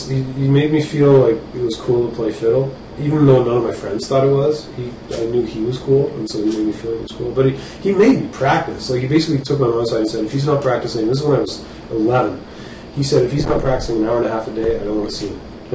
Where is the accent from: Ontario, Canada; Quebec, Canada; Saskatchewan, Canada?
Ontario, Canada; Ottawa